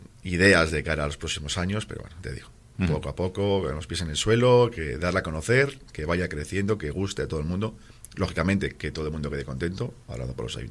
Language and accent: Spanish; Laredo, Cantabria, Spain; los que somos de Laredo